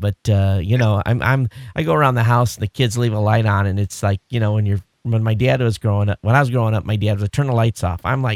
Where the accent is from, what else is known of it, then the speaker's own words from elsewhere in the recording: Michigan, United States; And I grew up in Southern Michigan, and I guess I consider myself from the country. I lived on a dirt road, so I guess that kind of qualifies.